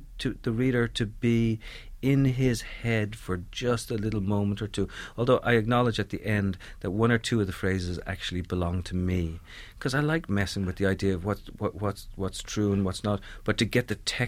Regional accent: Dublin, Leinster, Ireland; I remember growing up in Dublin in the 1970s

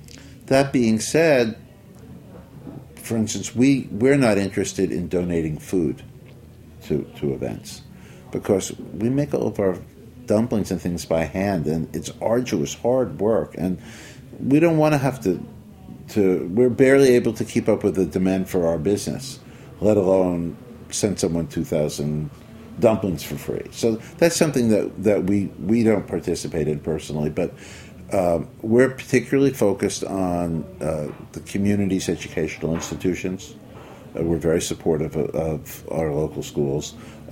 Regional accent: Brooklyn, New York, United States; well, you know, I'm from Brooklyn, and most of my life people have said to me, why don't you open in Brooklyn?

